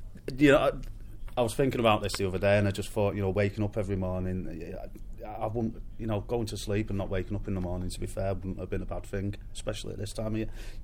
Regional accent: Manchester, North West England, United Kingdom; I grew up in Care in Manchester

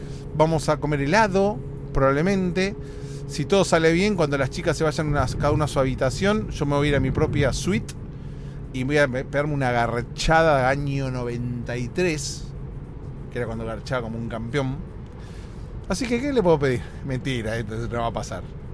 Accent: Argentina; Así somos los argentinos

